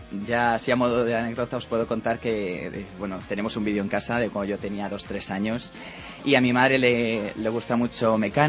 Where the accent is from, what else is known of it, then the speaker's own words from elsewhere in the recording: Madrid, Community of Madrid, Spain; soy de Madrid y tengo 20 años y en esta ciudad es pues donde vivo, donde salgo con mi gente